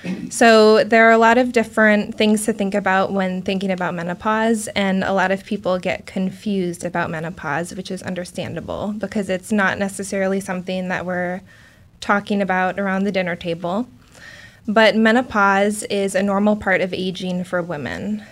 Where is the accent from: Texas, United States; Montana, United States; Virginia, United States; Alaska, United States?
Alaska, United States; also born or lived in Wisconsin, United States; now in Portland, United States; I came here from Wisconsin and am originally from Alaska, so this was closer to home without going all the way back to a cold state.